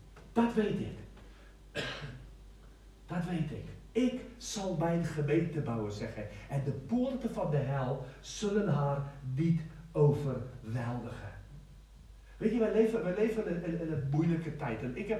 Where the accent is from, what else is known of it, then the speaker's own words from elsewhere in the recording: South Africa; Ik heb net verschrikkelijke verhaal gehoord van mijn huis in Zuid-Afrika, of mijn huis, mijn dorp waar ik vandaan kom